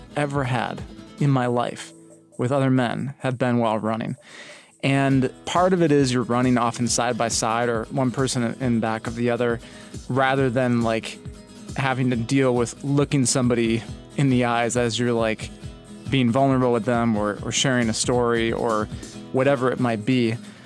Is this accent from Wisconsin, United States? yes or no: yes; Milwaukee, Wisconsin, United States; I'm 38 years old, and I'm from Milwaukee, Wisconsin.